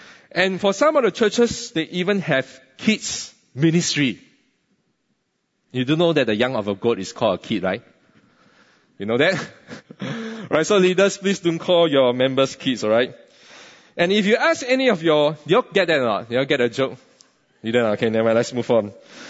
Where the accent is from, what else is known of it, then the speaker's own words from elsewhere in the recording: Singapore; we grew up in Singapore. It's a very affluent nation